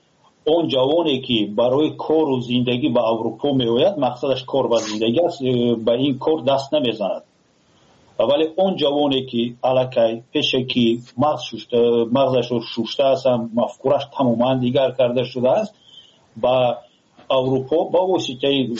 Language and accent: Persian; Tajikistan; فخر کنن تاجیکان که ما تاجیک هستیم